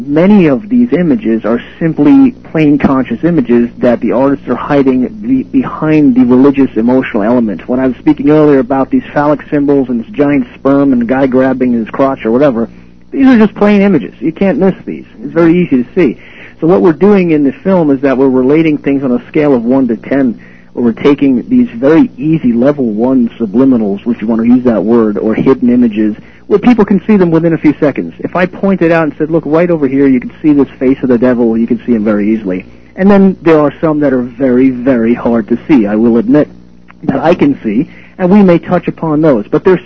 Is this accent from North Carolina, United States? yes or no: no; New York, United States; And I grew up in New York, tremendous Jewish population, Protestant population, Muslims, all of the religions.